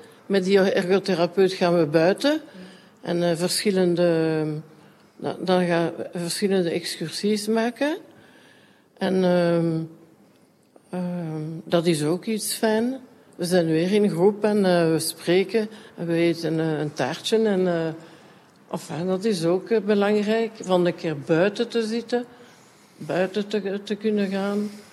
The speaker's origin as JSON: {"language": "Dutch", "region": "Brussels", "country": "Belgium", "first_language": "French", "second_language": "Dutch", "said": "Goed, tweetalig. Ik ben echt een Brusselaar. Soms hoort toch een beetje dat ik Franstalig ben, hè?"}